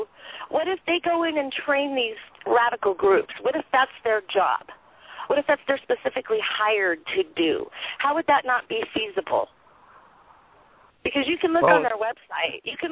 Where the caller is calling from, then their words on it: Colorado, United States; I'm calling from Colorado.